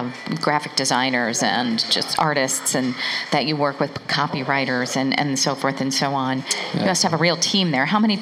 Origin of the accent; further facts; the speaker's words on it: São Paulo, Brazil; I grew up in Sao Paulo.